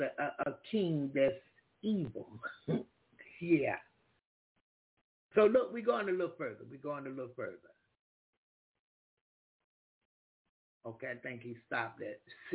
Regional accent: Florida, United States; born there; I was born in Florida.

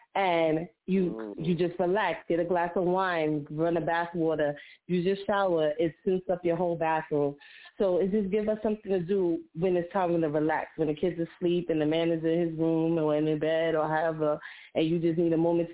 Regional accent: Brooklyn, New York, United States; I'm from Brooklyn. Brooklyn stands

